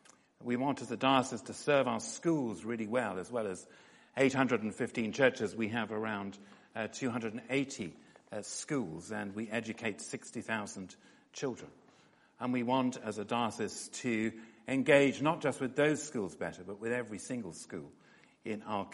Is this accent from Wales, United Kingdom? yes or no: no; Yorkshire and the Humber, United Kingdom; I say that as a Yorkshireman.